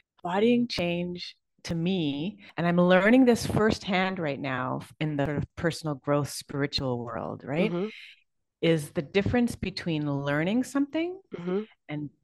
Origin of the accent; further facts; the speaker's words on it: Canada; now in Caribbean; So I'm Canadian. The things that I use to define myself are my Canadianness. I'm biracial. That's pretty important to my identity. Mm-hmm. I'm a mom. I'm part of the LGBTQ community